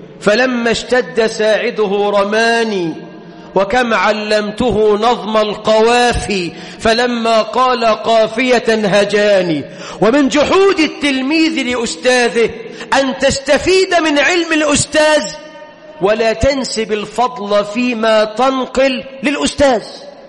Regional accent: Egypt

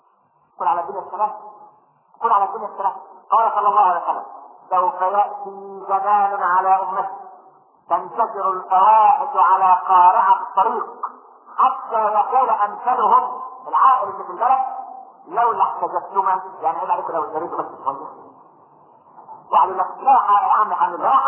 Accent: Egypt; والعلمانيين اللي عندنا في مصر

